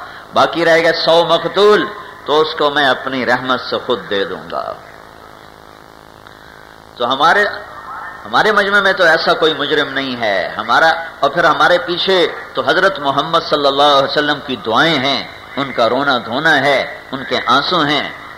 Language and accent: Urdu; Multan, Punjab, Pakistan; میرا ضلع ملتان ہے.